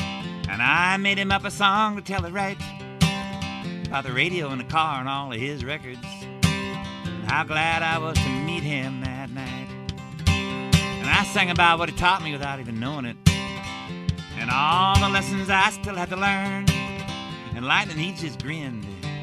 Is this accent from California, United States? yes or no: yes; Palo Alto, California, United States; born there; I was born in Palo Alto, you know.